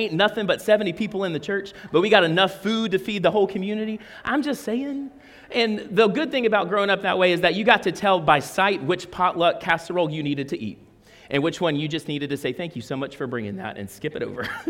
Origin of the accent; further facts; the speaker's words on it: Deep South, United States; So I grew up in church culture, right? I grew up in Deep South, grew up in a very small Southern Baptist church.